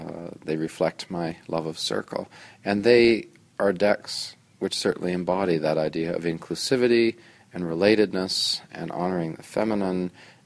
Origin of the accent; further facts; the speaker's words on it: Guelph, Ontario, Canada; I'm here from Guelph, Ontario.